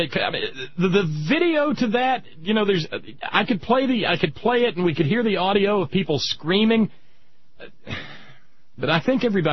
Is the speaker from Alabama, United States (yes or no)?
yes; Alabama, United States; also born or lived in West Virginia; you know, I grew up in Alabama and West Virginia